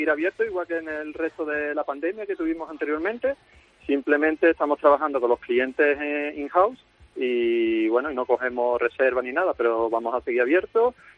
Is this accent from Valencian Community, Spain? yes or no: no; La Línea de la Concepción, Andalusia, Spain; now in Estepona, Spain; Yo soy de la línea de la Concepción, gaditano, pero... de Estepona. Llevo muchos años en Estepona.